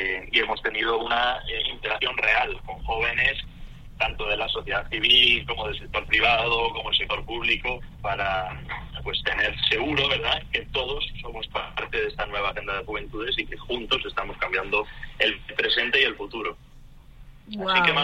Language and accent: Spanish; Spain; la COP, que tuvo lugar, me parece, hace 4 años fue en mi país, en España, Madrid